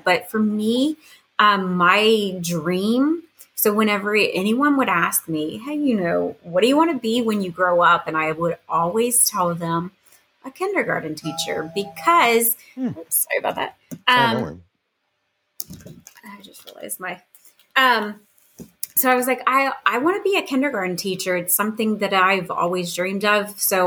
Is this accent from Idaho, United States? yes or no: no; West Virginia, United States; So I am from West Virginia. I'm born and raised here. I came back here after the service so that way I could be with my family.